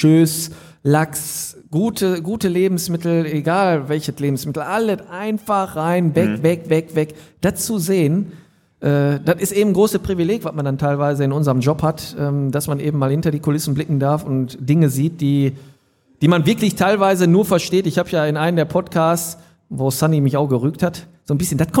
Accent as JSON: {"language": "German", "town": "Hattingen", "region": "North Rhine-Westphalia", "country": "Germany", "tie": "born or raised there", "said": "Das ist das Symbol von Hattingen, meiner Heimatstadt, was ja eigentlich nicht im Ruhrpott liegt"}